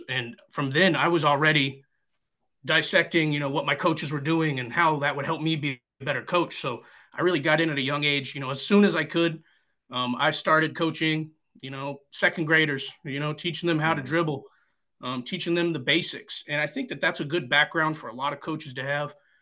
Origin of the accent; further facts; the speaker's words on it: New England, United States; also born or lived in South; now in Midwest, United States; Originally, I was born down south, and then I grew up in New England, and now I'm coaching here in the Midwest.